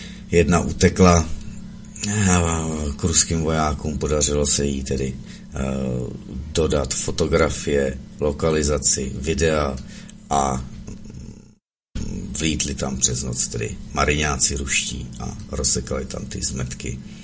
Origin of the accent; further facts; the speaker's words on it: Ukraine; Czech is a second language; A s čím jsme my Ukrajinci počítali v této válce s Ruskem?